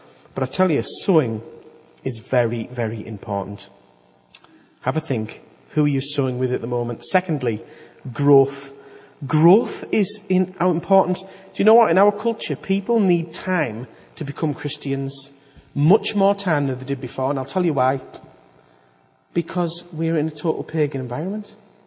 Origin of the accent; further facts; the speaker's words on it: United Kingdom; I mean, we hate that stuff, don't we? We're British.